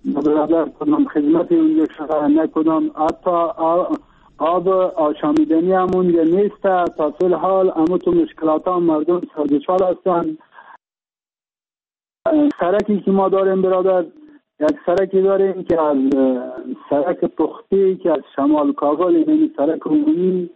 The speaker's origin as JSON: {"language": "Persian", "country": "Afghanistan", "said": "اگر ما افغان هستیم ما افغان اینجا برادر نادیده گرفته شدیم"}